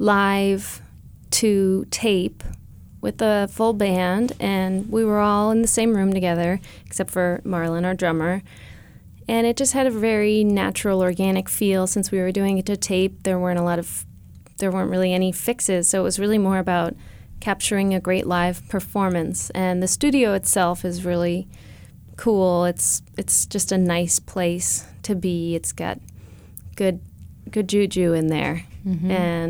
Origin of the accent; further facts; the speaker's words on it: California, United States; Well, we grew up in the East Bay, so we just love being in the East Bay